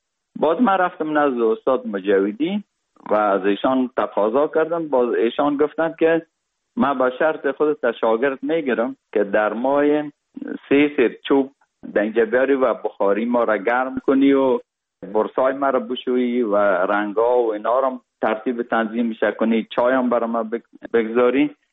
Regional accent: Kabul, Afghanistan; born or raised there; also born or lived in Parwan

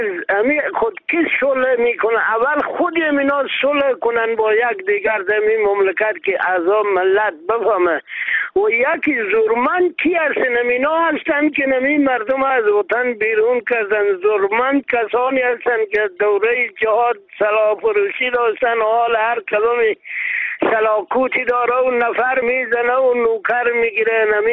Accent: Afghanistan; ما مسلمان هستیم، ما افغان هستیم.

